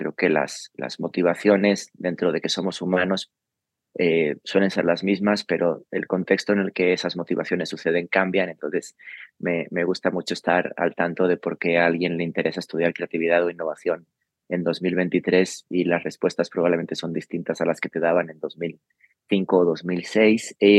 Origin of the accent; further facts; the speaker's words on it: Spain; Claro, soy originario de España